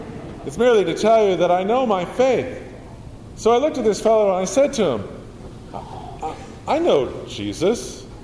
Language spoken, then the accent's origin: English; Connecticut, United States; I grew up in Connecticut, a place where I was to get, and did get indeed, a fine education.